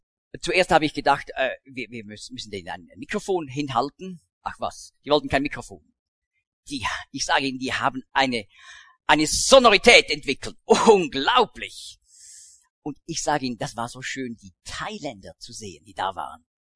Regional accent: Switzerland; also ich bin da wirklich verwurzelt, aber kann ich sagen, das ist mein Land? Nein. Ich muss sagen, ich bin froh, das ist meine Heimat, das ist mein Vaterland

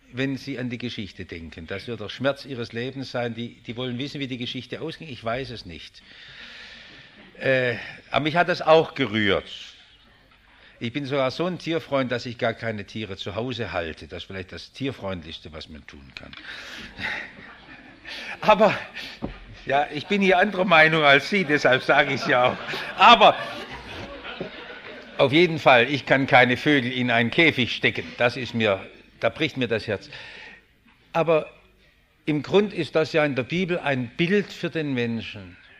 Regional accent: Baden-Württemberg, Germany; accent: Swabian; ich spreche Schwäbisch und du auch

